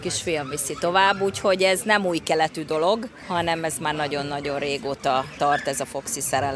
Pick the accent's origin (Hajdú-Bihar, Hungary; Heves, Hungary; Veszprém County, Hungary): Heves, Hungary; Magyarországról jöttünk, Eger mellől